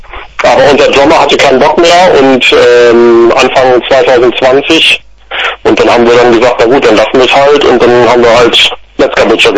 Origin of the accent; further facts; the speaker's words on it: Schleswig, Schleswig-Holstein, Germany; born there; Gebürtig kommen wir aus der Stadt Schleswig.